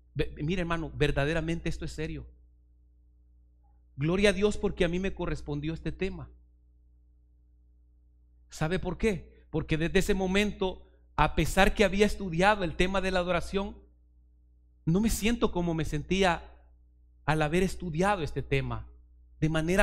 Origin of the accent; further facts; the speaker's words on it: El Salvador; soy salvadoreño por si alguno no sabía.